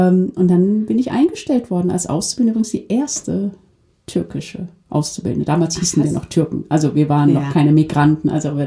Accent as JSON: {"language": "German", "country": "Germany", "tie": "born or raised there", "said": "Ja, klar ist Deutschland meine Heimat."}